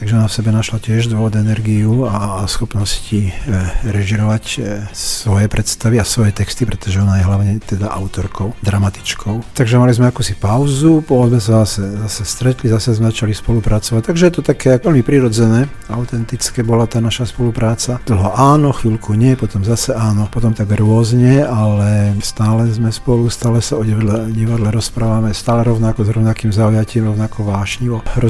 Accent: Žilina, Žilina Region, Slovakia; born there; moved away as an adult; now in Banská Bystrica, Slovakia; ja som sa narodil v Žiline, tam som začal aj s divadlom a vlastne zo Žiliny som sem prešiel, vtedy som mal tuším 27 rokov. Prišiel som sem do Bystrice kvôli divadlu

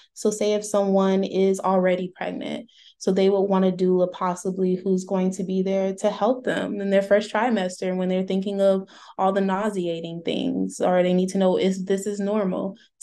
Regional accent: Augusta, Georgia, United States; also born or lived in New York; Hi everyone … I am born and raised in Augusta, Georgia, and spent quite a few time, maybe like a little over 2 years in New York.

